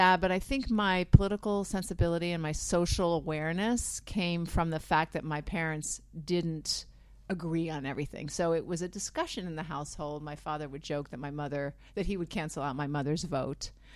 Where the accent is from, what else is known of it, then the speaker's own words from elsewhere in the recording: New England, United States; also born or lived in Manhattan, New York; I was born in Manhattan, but I really consider myself hailing from New England. That's where my sensibility was really formed.